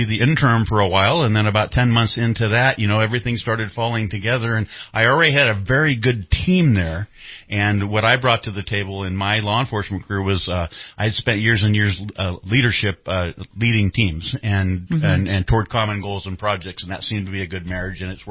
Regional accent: Eureka, California, United States; I was born and raised in Eureka.

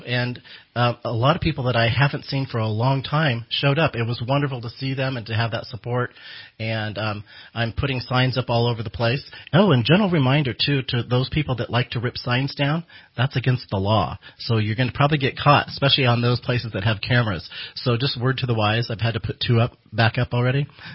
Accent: McArthur, California, United States; And I was raised in MacArthur, so I have strong roots there.

